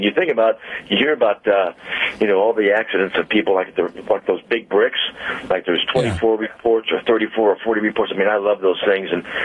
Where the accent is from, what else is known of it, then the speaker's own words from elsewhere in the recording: St. Louis, Missouri, United States; Of course, I was always the damn Yankee because I was from St. Louis down in Dallas, Texas.